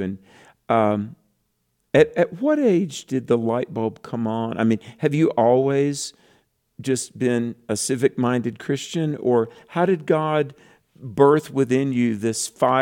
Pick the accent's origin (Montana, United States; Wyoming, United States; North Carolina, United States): North Carolina, United States; He knows I'm from North Carolina, 100 counties, and I had preached in 98 of the 100 counties in North Carolina, most of the great big churches.